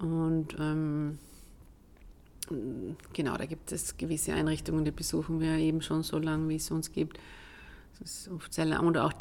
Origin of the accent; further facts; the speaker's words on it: Trentino-Alto Adige, Italy; moved away as an adult; now in Vienna, Austria; man hört es vielleicht, ich bin Südtirolerin und bin schon vor jetzt fast 30 Jahren nach Wien gekommen, um Psychologie zu studieren.